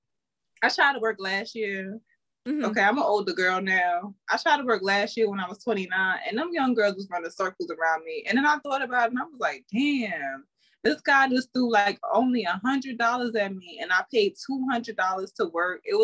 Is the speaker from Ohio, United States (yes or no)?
no; Jersey City, New Jersey, United States; I'm from Jersey City, New Jersey. So I grew up, I'm still living in New Jersey.